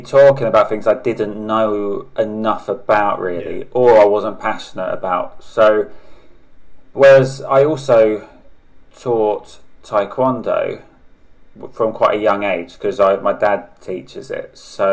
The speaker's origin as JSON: {"language": "English", "town": "Sellindge", "region": "South East England", "country": "United Kingdom", "tie": "born or raised there", "said": "So, I grew up in Kent, in a village called Sellinge, which is like between Ashford, Canterbury, Folkestone."}